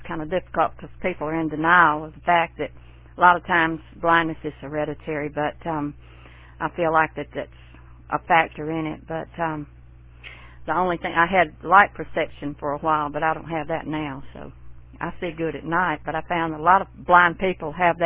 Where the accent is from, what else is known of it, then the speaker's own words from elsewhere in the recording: Newton, Mississippi, United States; As a matter of fact, I was born in Meridian, Mississippi, which is about 90 miles east of Jackson, the capital where I live now. And my hometown was Newton, Mississippi